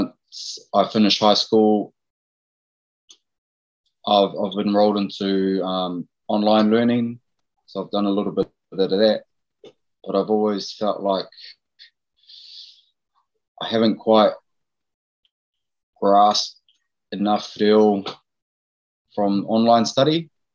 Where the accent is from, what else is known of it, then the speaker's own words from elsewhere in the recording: Upper Hutt, Wellington, New Zealand; also born or lived in Auckland / Ōtaki / Kawerau / Rotorua; Although I was born in Auckland, I spent most of my early childhood in Ōtaki with my mum, and then in Upper Hutt with my dad and my nana. And then for a brief period of time in Kawerau, and schooled in Rotorua for a few years before returning back to Upper Hutt.